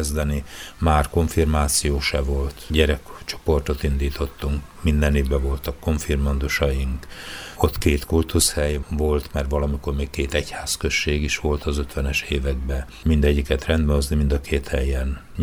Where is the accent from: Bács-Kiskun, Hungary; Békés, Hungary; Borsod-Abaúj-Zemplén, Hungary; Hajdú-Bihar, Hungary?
Békés, Hungary; én pedig Békés-megyei vagyok, és hát akkor a Tiszántúl közepén, Debrecenben találkoztunk.